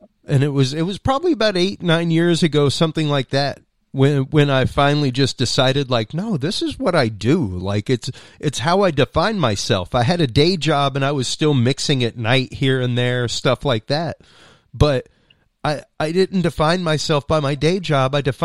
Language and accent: English; Texas, United States; which doesn't come often in Texas, being a Texan myself.